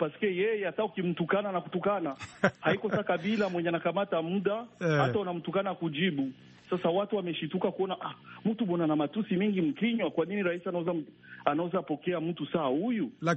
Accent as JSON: {"language": "Swahili", "country": "DR Congo", "said": "tuseme ukweli kama mkongomani na mtu mwenye anaangalia mambo ya Kongo"}